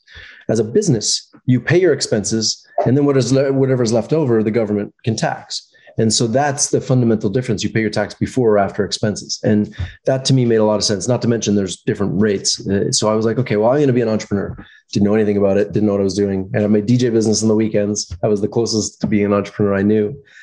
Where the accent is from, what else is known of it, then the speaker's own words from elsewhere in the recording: Toronto, Ontario, Canada; born there; I was born in Canada, third generation, actually, in Toronto.